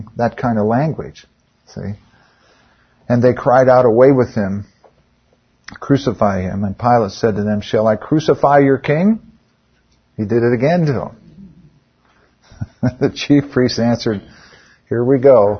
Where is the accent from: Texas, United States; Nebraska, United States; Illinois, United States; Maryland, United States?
Illinois, United States; Well, I grew up in Illinois, we would say the south side of Chicago.